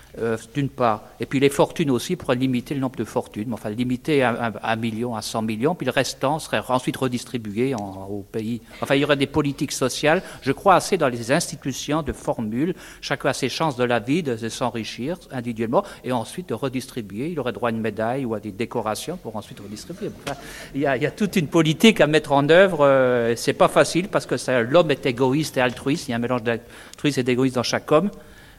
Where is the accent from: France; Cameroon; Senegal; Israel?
France; dans les régions comme chez nous en France